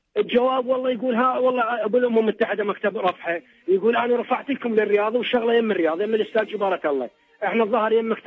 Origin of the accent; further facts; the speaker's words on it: Baghdad, Baghdad Governorate, Iraq; now in Saudi Arabia; أنا من بغداد.